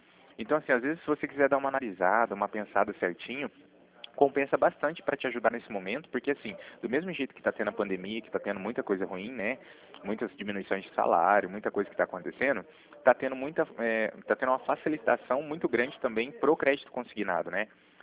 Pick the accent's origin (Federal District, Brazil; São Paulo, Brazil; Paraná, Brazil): Paraná, Brazil; Cornélio Procópio; Eu sou de Cornélio Procópio, bem próximo a Assis, né?